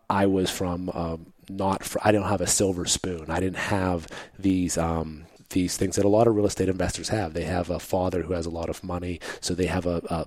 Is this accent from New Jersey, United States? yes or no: no; Mount Oliver, Pennsylvania, United States; Well, I grew up in Mount Oliver, which is a community right next door where we're at. That was where my mom's apartment was.